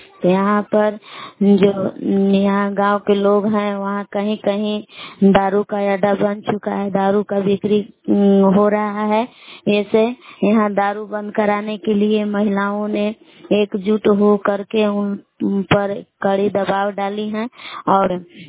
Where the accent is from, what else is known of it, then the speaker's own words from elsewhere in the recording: Belav, Bihar, India; ग्राम बेलाव जिला कैमूर भभुआ के निवासी हूँ।